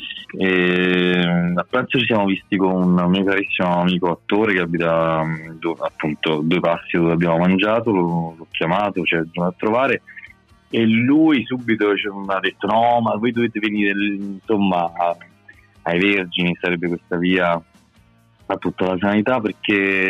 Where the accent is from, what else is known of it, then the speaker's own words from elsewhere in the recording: Naples, Campania, Italy; Poi io da napoletano sono stato derubato in tutte le parti del mondo